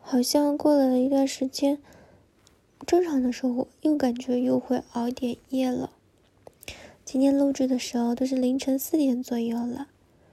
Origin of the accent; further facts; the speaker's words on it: Guiyang, Guizhou, China; 我们贵阳那边的话，就会喊宝贝的人喊幺儿，喊乖乖。